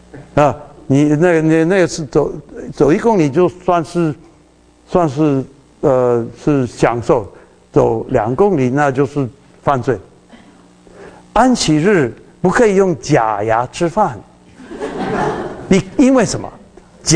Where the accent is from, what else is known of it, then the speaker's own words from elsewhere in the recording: Taiwan; 他的口音跟我们台湾。跟我们台湾人有一点不一样啊